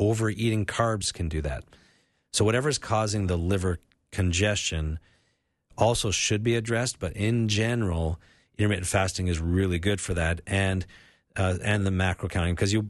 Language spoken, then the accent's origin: English; Canada; I grew up with it in Canada.